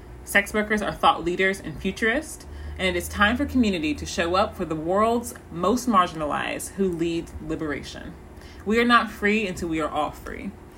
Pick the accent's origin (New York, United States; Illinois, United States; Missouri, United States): Missouri, United States; I am from Missouri. I went to school for a few years in St. Louis, Missouri, around the beginning of Black Lives Matter.